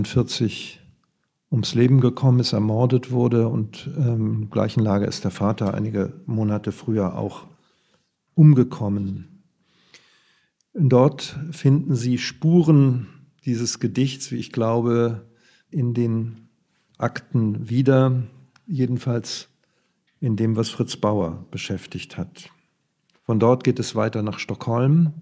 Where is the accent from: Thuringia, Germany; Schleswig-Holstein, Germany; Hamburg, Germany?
Schleswig-Holstein, Germany; Lübeck; Lübeck, meine Heimatstadt, spielt eine Rolle